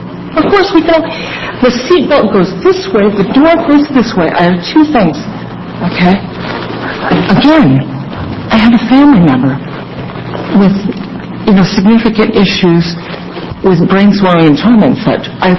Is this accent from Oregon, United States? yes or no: yes; Hillsboro, Oregon, United States; I was taking him, of all places, to Hillsboro, my hometown.